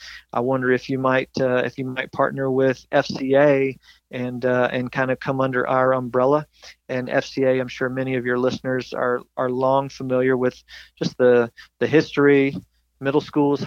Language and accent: English; Burlington, North Carolina, United States; moved away as an adult; I moved from my hometown up in North Carolina, Burlington, North Carolina, loaded up everything that I owned in a Carolina Blue 1988 Oldsmobile Cutlass Sierra.